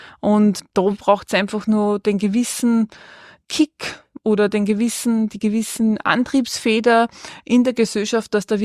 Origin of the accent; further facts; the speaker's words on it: Upper Austria, Austria; born there; moved away as an adult; now in Vienna, Austria; ich bin gebürtige Innviertlerin, bin zum Studium wie so viele nach Wien, habe in Wien dann mein Studium an der Wirtschaftsuni beendet